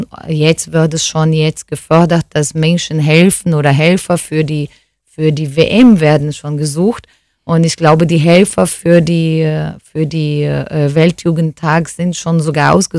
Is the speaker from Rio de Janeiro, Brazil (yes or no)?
yes; Rio de Janeiro, Brazil; als Carioca, als gebürtiger Rio-Mensch